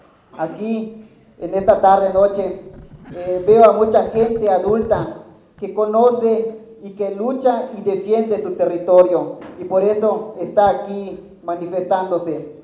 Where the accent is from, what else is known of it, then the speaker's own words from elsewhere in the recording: Valladolid, Yucatán, Mexico; Se han hecho consultas a modo de las cuales Valladolid, de donde yo soy, no tuvo intervención porque supuestamente no está involucrado directamente.